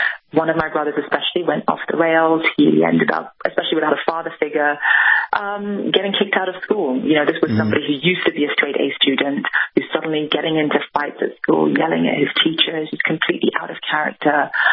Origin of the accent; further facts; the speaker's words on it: England, United Kingdom; being minorities growing up in England.